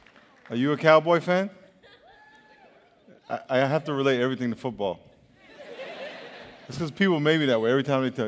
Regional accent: Long Island, New York, United States; I grew up in Long Island, New York, and it was a department store in Hempstead.

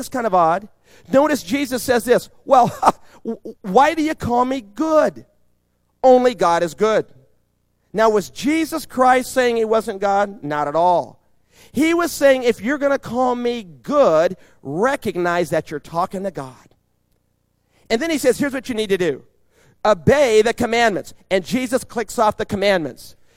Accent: Mount Helix, California, United States; See, I've lived here all my life. I was raised on the Mount Helix area, went to Grossmont High School, got saved as a junior in high school down at the Civic Theater.

